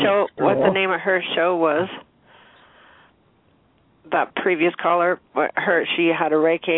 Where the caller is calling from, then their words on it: Bellingham, Washington, United States; calling from Bellingham, Washington.